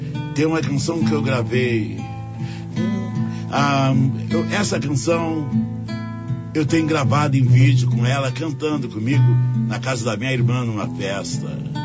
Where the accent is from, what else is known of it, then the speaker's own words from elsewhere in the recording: Dom Pedrito, Rio Grande do Sul, Brazil; E viemos para Porto Alegre. Então, a minha infância em Dom Pedrito, eu tenho quase nada de recordação.